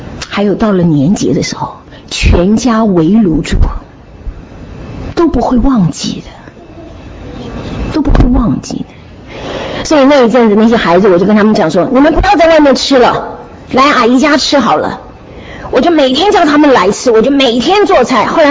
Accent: Shandong, China; 我是山东人，妈妈从小就常常包饺子包包子

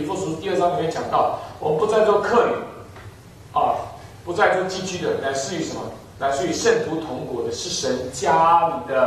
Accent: China; 我知道我们中国人这个民族啊，是比较不是一个外展型的民族

